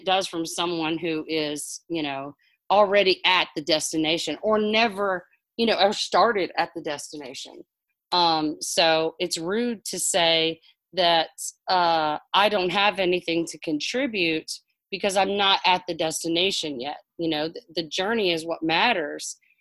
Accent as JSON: {"language": "English", "region": "Louisiana", "country": "United States", "tie": "born or raised there", "said": "I was raised in Louisiana where you eat carbs with everything. And we were poor."}